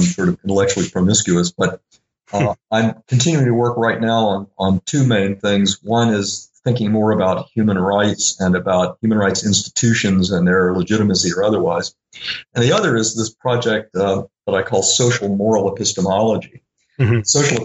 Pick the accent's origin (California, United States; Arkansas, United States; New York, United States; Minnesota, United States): Arkansas, United States; Little Rock; One was my own upbringing in Jim Crow South. I grew up in Little Rock, Arkansas.